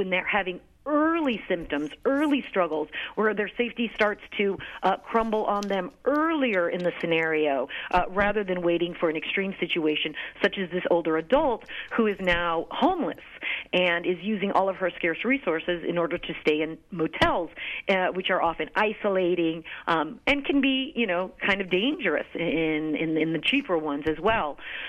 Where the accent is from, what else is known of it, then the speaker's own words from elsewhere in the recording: Santa Cruz, California, United States; I'm from Santa Cruz. Right here in Santa Cruz, we have these situations as well.